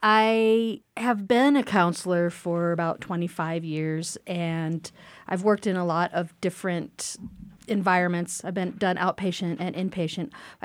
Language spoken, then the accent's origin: English; Carbondale, Colorado, United States; My younger brother, Andy, and I grew up in Carbondale